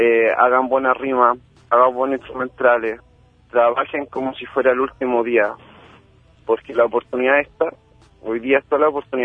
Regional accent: Chile; como buen chileno

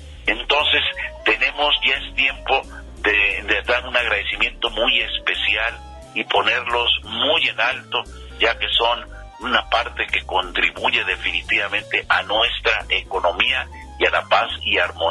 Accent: Puerto Vallarta, Jalisco, Mexico; tuve el gran honor de haber nacido aquí en Puerto Vallarta, de amar a mi tierra

